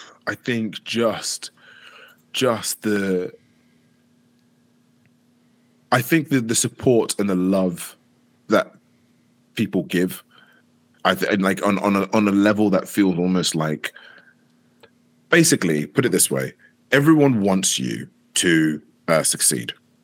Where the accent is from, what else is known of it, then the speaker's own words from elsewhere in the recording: London, United Kingdom; my history is Kenyan, obviously, but I'm very much London. You know, I was brought up in England, even.